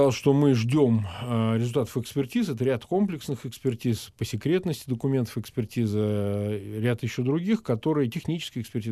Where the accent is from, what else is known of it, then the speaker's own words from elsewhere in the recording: Samara Oblast, Russia; born there; moved away; Я сам из Самарской области родился, когда-то, но я давно уехал.